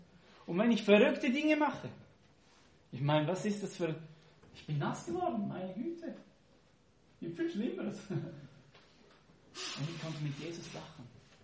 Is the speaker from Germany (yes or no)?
no; Switzerland; ich bin ja ein Schweizer